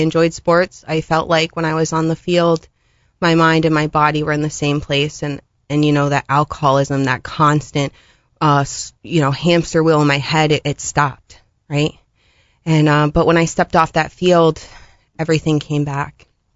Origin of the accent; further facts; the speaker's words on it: Springfield, United States; So, I grew up in Springfield. I was born here.